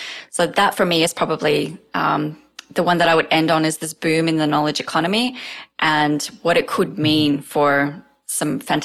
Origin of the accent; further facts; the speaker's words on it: Australia; And then the other one that I will say is, I'm from Australia.